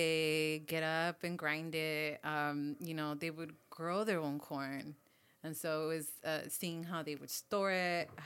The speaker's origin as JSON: {"language": "English", "town": "Los Angeles", "region": "California", "country": "United States", "tie": "born or raised there", "said": "So yeah, born and raised in East LA. I'm first generation. My parents migrated from Michoacán, Mexico, in the late 70s. And, you know, we landed here"}